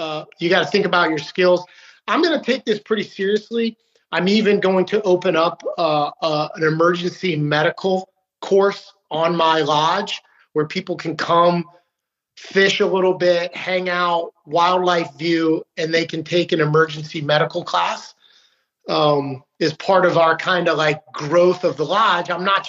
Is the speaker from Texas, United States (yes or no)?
no; Utah, United States; born there; now in Maryland, United States; living in Maryland. And, you know, but I was born in Utah.